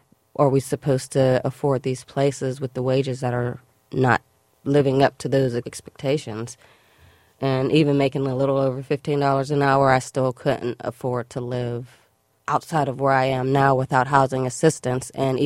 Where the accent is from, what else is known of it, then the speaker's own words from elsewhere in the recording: East Liberty, Pennsylvania, United States; Like, I grew up in East Liberty, and East Liberty growing up was predominantly black